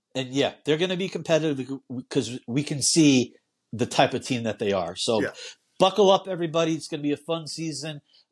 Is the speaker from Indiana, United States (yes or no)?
no; Long Island, New York, United States; Now, you know, I'm from Long Island